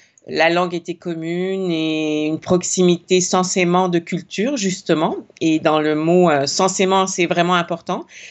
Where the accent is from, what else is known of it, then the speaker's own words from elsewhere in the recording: France; Surtout quand on est français, on est très, très fort à savoir tout sur tout.